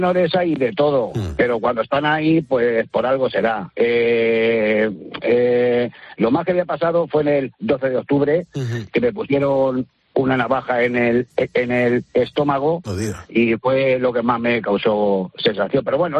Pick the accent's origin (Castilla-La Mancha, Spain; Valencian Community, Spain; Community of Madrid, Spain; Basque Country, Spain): Castilla-La Mancha, Spain; Daimiel; Yo soy de Daimiel, no sé si conoces.